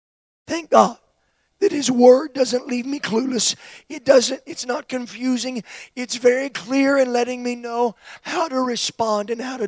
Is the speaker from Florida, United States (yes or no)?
yes; Florida, United States; Many of you know I'm from Florida. In Florida, we have these things called hurricanes.